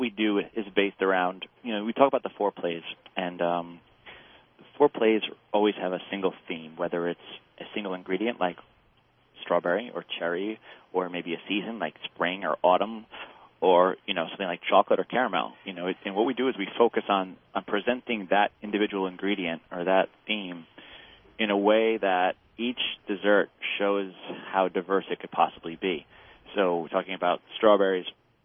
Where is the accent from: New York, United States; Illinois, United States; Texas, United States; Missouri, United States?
New York, United States; I grew up in the Catskills, so I get to visit these, you know, these farmers every time I go upstate and visit my family and stuff